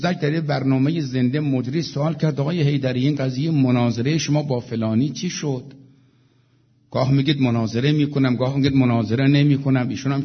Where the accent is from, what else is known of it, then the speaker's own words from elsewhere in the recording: Iran; گفتم آقا من از ایران آمدم